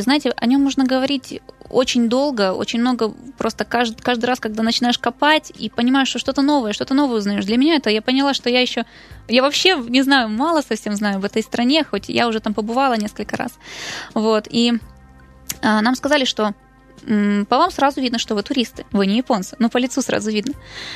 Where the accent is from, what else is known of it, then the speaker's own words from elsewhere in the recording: Ukraine; А я украинка, я не японка.